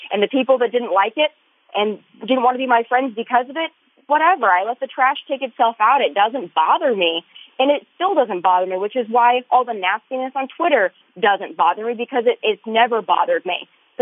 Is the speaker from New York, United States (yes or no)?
no; South Dakota, United States; Well, I'm from South Dakota, so I'm one of those forgotten Americans, the silent majority in the middle